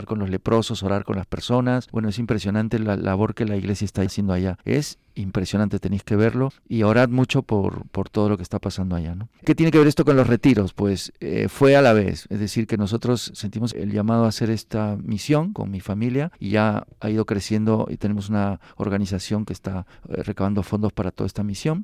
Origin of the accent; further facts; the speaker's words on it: Peru; now in Spain; yo soy peruano, vivo 22 años aquí